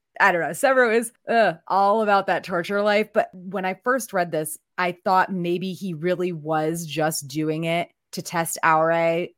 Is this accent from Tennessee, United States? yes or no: no; Connecticut, United States; I grew up on the weird cusp. I grew up in Connecticut. I am not New York, Connecticut. I am technically more Western Mass / maybe Boston Mass New Englander, but still not the bubbla kind. I still pronounce my R's, okay?